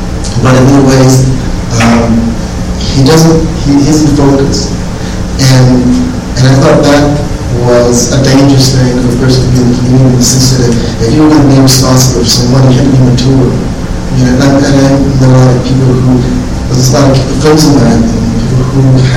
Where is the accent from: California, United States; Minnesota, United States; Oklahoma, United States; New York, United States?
California, United States; Los Angeles; when I grew up in Los Angeles, there was a sort of southern sort of atmosphere.